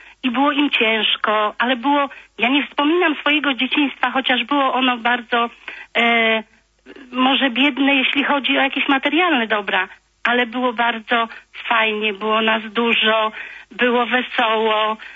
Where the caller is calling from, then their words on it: Olsztyn, Warmian-Masurian Voivodeship, Poland; Kłania się … z Olsztyna.